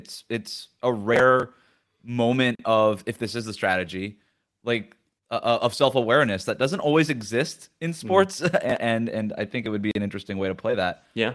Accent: Florida, United States; born there; I was born in South Florida. I have to root for this team.

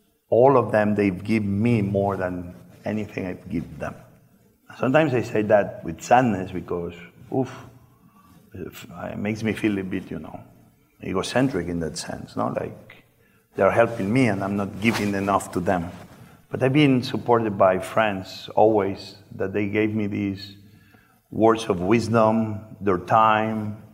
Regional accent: Barcelona, Catalonia, Spain; English is a second language; also born or lived in New York; now in Puerto Rico; And I came back to New York to open a Catalan restaurant, a restaurant from Barcelona, because I grew up in Barcelona.

